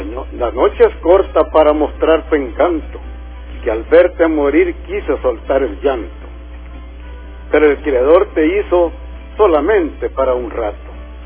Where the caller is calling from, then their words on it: San Bartolomé, Cuscatlán, El Salvador; de San Bartolomé, pero la pilla.